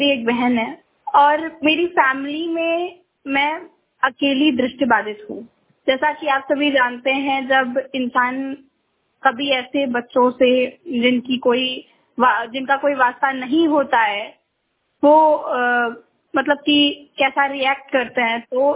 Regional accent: Varanasi, Uttar Pradesh, India; और मैं यूपी वाराणसी जिले की निवासी हूँ। मेरा जन्म वाराणसी जिले के जगापटी नामक ग्राम में 2001 8 सितंबर को हुआ था।

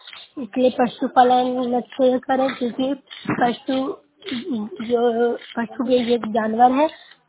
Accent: Bihar, India; मैं नौसा प्रखंड से हूँ, जिला नालंदा से बोल रही हूँ।

